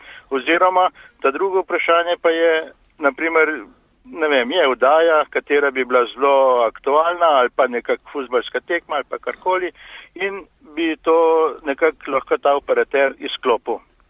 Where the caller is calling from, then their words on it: Litija, Central Sava, Slovenia; iz Litije.